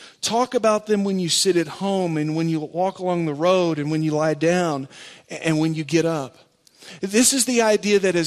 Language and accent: English; Houston, Texas, United States; Now, I grew up in Houston, Texas, so that was different for me.